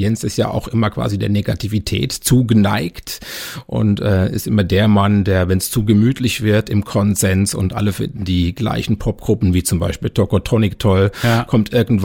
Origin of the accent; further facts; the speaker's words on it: Switzerland; mich befremdet das manchmal so ein bisschen als Schweizer